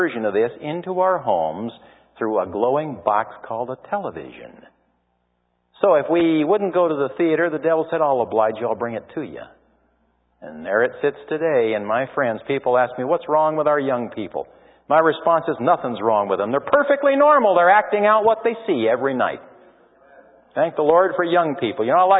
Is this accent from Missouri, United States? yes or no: no; Santa Monica, California, United States; I was born down in Santa Monica, just at the foot of Sunset Boulevard.